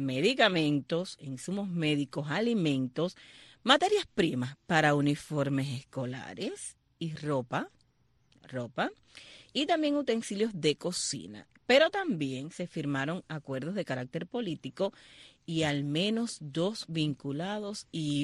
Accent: Holguín, Cuba; desde Holguín, mi tierra

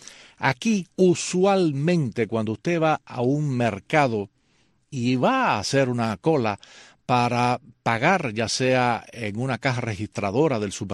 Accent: Cuba; moved away; nosotros todos, cuando salimos de Cuba en algún momento determinado, nos equivocamos.

